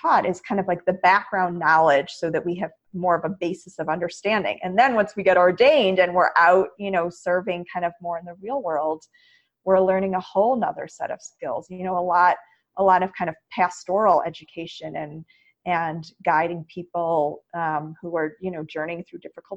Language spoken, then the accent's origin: English; Illinois, United States; I went back to my rabbi from home. I grew up in the Chicago area